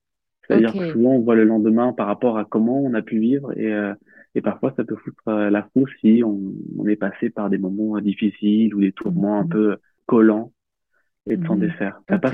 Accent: Réunion, France; Alors, j'ai grandi à La Réunion, à l'île de La Réunion. Donc, j'ai passé ma petite enfance là-bas

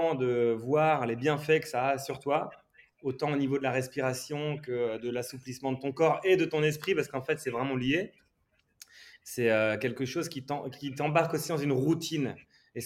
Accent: Grand Est, France; j'ai grandi dans les Ardennes. Enfin, ma mère est allemande, mon père est français, on est 3 frères et une petite sœur, mais les 3 frères, on est tous nés dans les Ardennes, autour d'un lac, où mon père gérait une base nautique.

